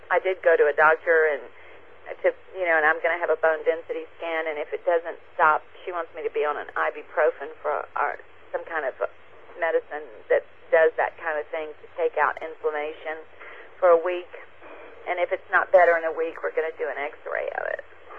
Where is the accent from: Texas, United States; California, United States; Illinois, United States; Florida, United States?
Texas, United States; Horseshoe Bay; from Horseshoe Bay, Texas, and I have 8.